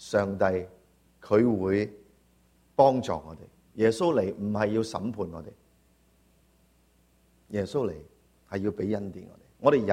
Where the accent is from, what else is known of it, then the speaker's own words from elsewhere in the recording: China; 我们中国人习惯了不是那么容易说爱的说话，是不是？